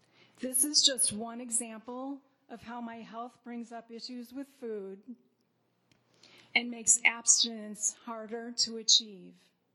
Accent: Chicago, Illinois, United States; I was born and raised in Chicago.

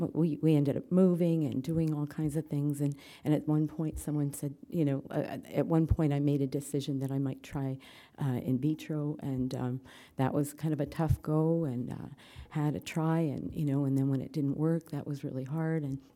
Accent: Calgary, Alberta, Canada; from Calgary, and I'm a grateful recovering compulsive overeater

